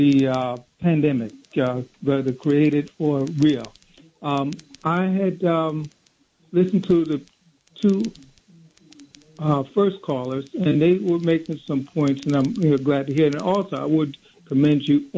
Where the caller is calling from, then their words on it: Plainfield, New Jersey, United States; I'm calling you from Plainfield, New Jersey.